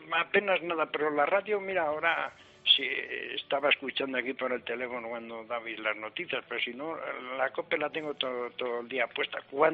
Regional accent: Palencia, Castile and León, Spain; moved away; Si no, pues prueba de ello que me vine de Palencia para acá y aquí sigo.

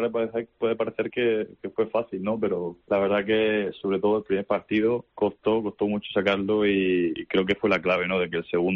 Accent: Almería, Andalusia, Spain; yo soy de Almería, ¿no?

